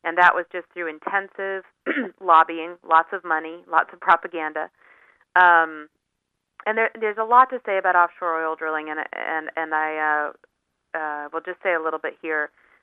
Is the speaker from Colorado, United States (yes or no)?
yes; Colorado, United States; I'm originally from Colorado, many small towns across the West suffered the economic consequences